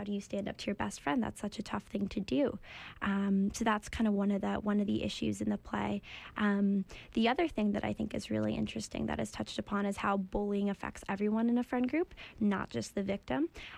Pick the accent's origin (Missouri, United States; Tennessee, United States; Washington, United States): Washington, United States; Seattle; I'm from Seattle, in the Seattle area.